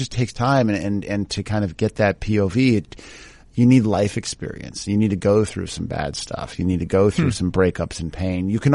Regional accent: Chicago, Illinois, United States; I grew up in Chicago, and there's this basketball court downtown

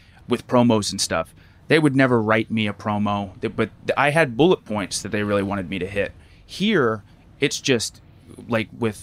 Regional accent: Lancaster, Pennsylvania, United States; Lancaster, Pennsylvania, so Amish country.

